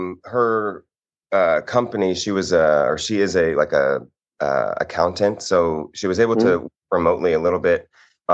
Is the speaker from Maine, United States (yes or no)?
no; Houston, Texas, United States; So I pursued it at in Houston. I'm from Houston, starting around 14.